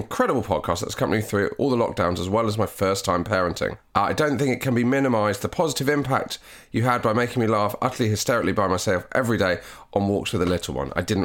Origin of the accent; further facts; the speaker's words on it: Belgium; now in Berlin, Germany; We live in Berlin, but I grew up in Belgium, hence the French.